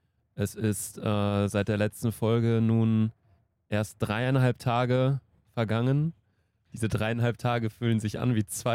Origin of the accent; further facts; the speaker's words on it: Cologne, North Rhine-Westphalia, Germany; wir kommen aus Köln, wir reden viel über Köln.